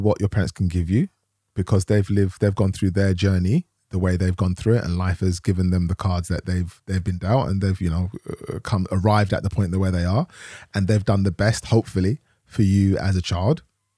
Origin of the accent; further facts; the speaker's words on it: Tottenham, London, United Kingdom; In Tottenham. I grew up in Tottenham, London.